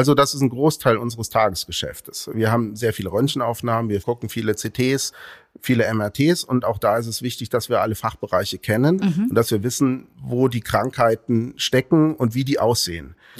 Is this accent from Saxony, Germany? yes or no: no; Düren, North Rhine-Westphalia, Germany; also born or lived in Würzburg; ich bin zwar gebürtiger Würzburger, das ist auch wichtig, aber bin schon in jungen Jahren nach Düren gekommen und bin im Rheinland groß geworden.